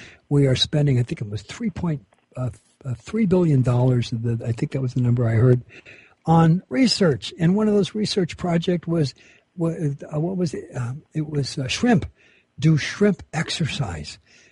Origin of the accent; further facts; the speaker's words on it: United States; born there; I am so American, I squeak, okay? I was born in this country.